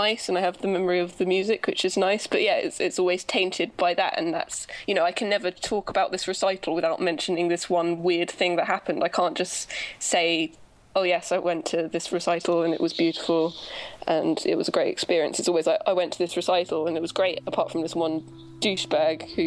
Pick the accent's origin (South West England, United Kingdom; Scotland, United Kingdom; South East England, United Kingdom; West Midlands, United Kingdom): South East England, United Kingdom; Brighton; And, you know, like, where are you from? I say Brighton, trying to, like, stop him talking to me.